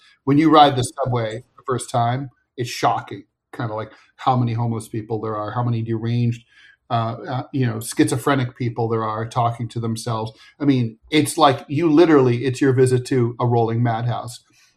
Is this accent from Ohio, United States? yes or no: yes; Ohio, United States; There was a mass shooting in Toledo, Ohio, in my home state, northwestern part of the state along Lake Erie.